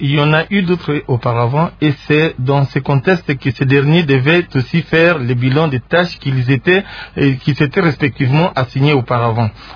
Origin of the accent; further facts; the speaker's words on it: DR Congo; chez nous en République démocratique du Congo